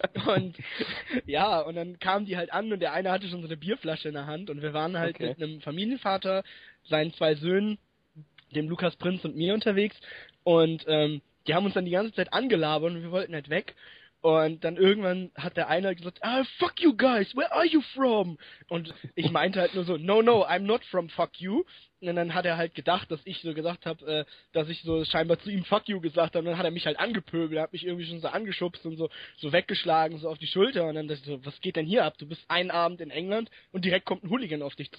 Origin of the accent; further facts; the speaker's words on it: Italy; German is a second language; Und wenn man dann jetzt noch Italiener ist und hat mich dann auch noch sehr an meine Heimatstadt erinnert.